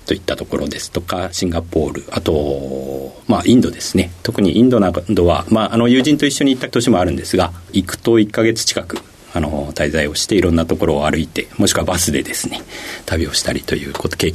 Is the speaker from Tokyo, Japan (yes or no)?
no; Nikko, Tochigi, Japan; 栃木県の日光市になります。